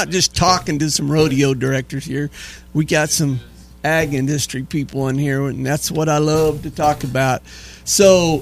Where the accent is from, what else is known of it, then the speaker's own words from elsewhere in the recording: Elk City, Oklahoma, United States; I was born and raised here in Elk City, and I remember going to it when all the Butler brothers were actually alive back in the 60s and 70s